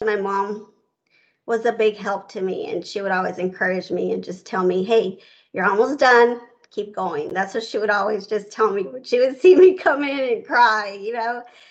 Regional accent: Houston, Texas, United States; So I grew up in Houston, Texas.

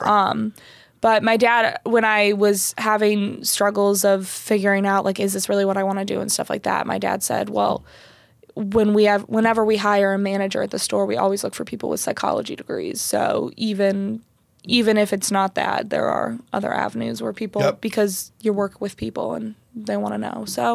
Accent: Stow, Ohio, United States; I grew up in Stowe. And so we would go to Cleveland for games and whatnot to hang out.

